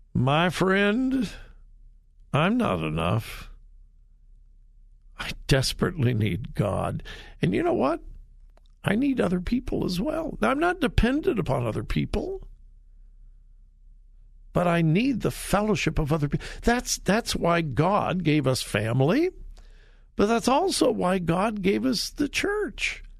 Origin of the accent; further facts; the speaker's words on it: Westerville, Ohio, United States; Driving around my hometown of Westerville this morning